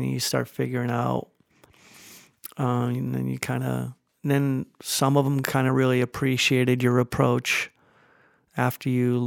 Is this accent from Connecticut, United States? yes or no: yes; Connecticut, United States; I mean, I'm from Connecticut, so I was listening to WPLR